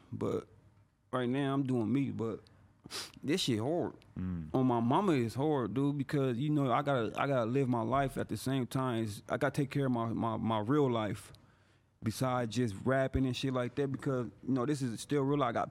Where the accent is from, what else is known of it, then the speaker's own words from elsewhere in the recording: San Bernardino, California, United States; This time where I've been in Florida, and they already know I'm from California by the way I dress. And they be like, you from L.A.? I'm like, nigga, I'm from San Bernardino.